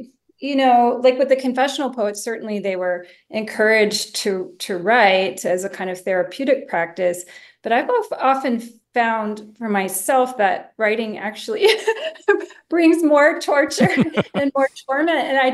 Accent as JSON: {"language": "English", "town": "Los Angeles", "region": "California", "country": "United States", "tie": "born or raised there", "said": "my mom had mental illness and, you know, we grew up pretty poor in Los Angeles in many different apartments."}